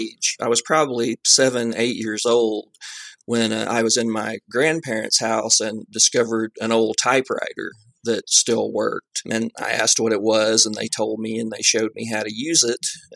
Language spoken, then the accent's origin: English; the South, United States; I come from the South.